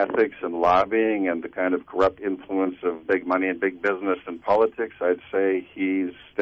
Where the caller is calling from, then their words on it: Eureka, California, United States; I'm calling from Eureka, California.